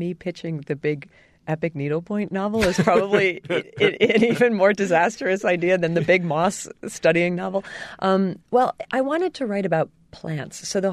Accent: New Jersey, United States; there was a woman named Mrs. Mary Treat in my home state of New Jersey

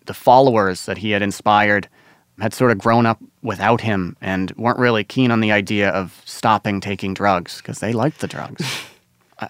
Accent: Eugene, Oregon, United States; So I grew up in Eugene, Oregon, which is where Kesey sort of retired to with the Pranksters in the 70s. And Eugene is a place fundamentally changed by Kesey. It's sort of the last enclave of the hippie ideals. … I sort of come from it.

